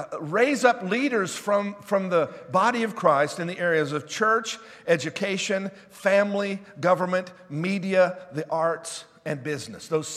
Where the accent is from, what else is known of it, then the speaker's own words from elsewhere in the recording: United States; I'm an American, and I want to vote.